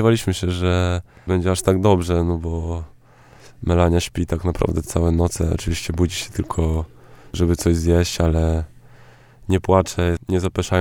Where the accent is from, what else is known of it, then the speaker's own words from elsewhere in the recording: Elbląg, Warmian-Masurian Voivodeship, Poland; no to no jestem z Elbląga, więc jest to w sumie największy klub w Elblągu